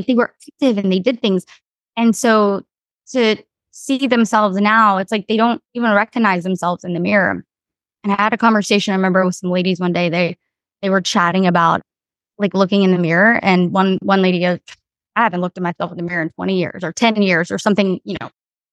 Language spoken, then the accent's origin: English; Louisiana, United States; moved away as an adult; I'm from Louisiana. And after the hurricane Rita and Katrina, my program was cut from the university. And I just took a hard pivot. I moved here to Austin, Texas, and I'm still here almost 18 years later